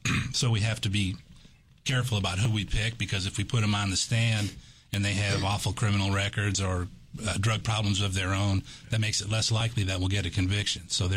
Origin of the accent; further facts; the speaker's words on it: Michigan, United States; moved away as an adult; now in Kentucky, United States; I grew up in Michigan. I left Michigan to go to law school here at the University of Kentucky back in 1993, and I've been here ever since.